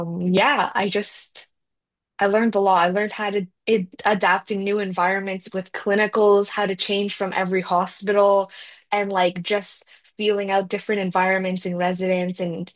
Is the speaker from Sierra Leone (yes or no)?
no; Ontario, Canada; I was originally born and raised in Ontario, Canada. So go north.